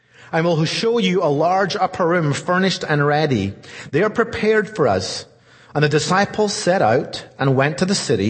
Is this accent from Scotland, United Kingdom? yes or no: yes; Scotland, United Kingdom; now in North America; In the United Kingdom, where I grew up in Scotland, it can be very, very short